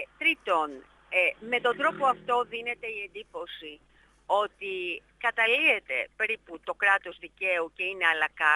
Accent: Northern Greece, Greece; και είμαι βορειοελλαδίτισσα

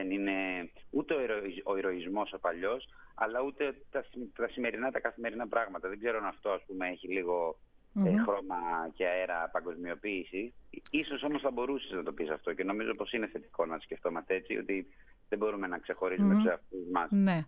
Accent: Greece; Είμαι Έλληνας και είμαι με τα προβλήματα που έχω και με τους πολιτικούς που έχω και με τους συνανθρώπους που έχω.

